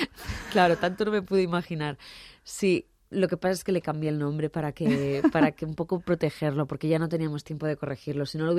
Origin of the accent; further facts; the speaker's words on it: Barcelona, Catalonia, Spain; now in Madrid, Spain; yo soy de Barcelona, vine a Madrid va a hacer 13 años, que ha pasado súper rápido, y yo siempre he vivido en una zona céntrica, ¿no? Malasaña, Fuencarral.